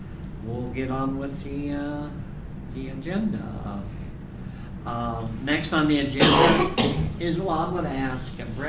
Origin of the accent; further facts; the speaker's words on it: Omaha, Nebraska, United States; I'm from Omaha, Nebraska.